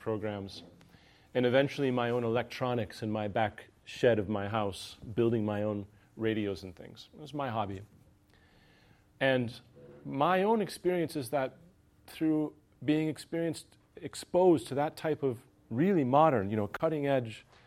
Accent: United States; moved away as an adult; now in Sotkamo, Finland; I am American who's been in Finland for 21 years. So basically my entire adult life has been in Finland. And I have a family in Sotkamo Vuokatti.

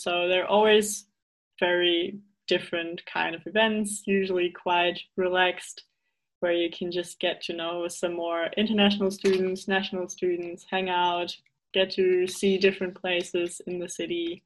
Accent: Germany; English is a second language; I'm from Germany.

